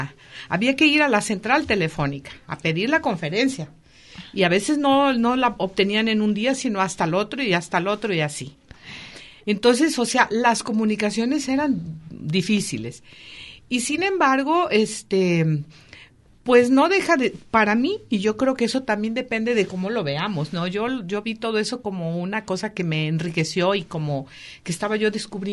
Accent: Xalapa, Veracruz, Mexico; moved away as an adult; now in Brazil; Sí, con 21 años me casé con un brasileño, acababa yo de terminar mi licenciatura en Historia

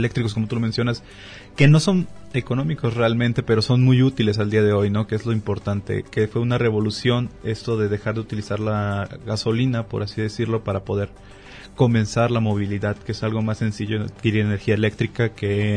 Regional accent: Mexico; como somos mexicanos

